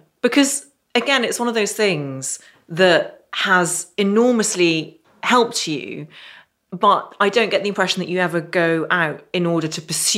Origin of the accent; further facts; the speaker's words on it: Ireland; And I grew up in Ireland, so I know that temperature is king.